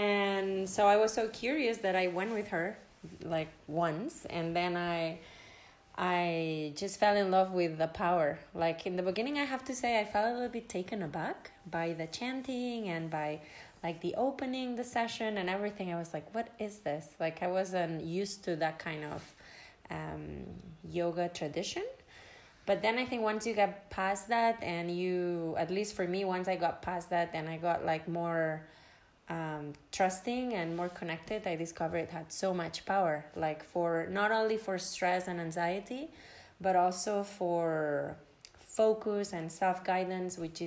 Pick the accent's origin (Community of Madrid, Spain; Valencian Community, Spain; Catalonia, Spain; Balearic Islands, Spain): Catalonia, Spain; Barcelona; English is a second language; I'm 34 years old and I'm from Barcelona.